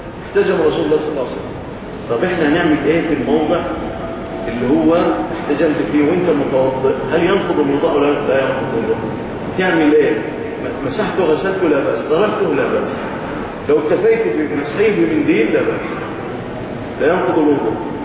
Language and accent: Arabic; Egypt; also born or lived in Yemen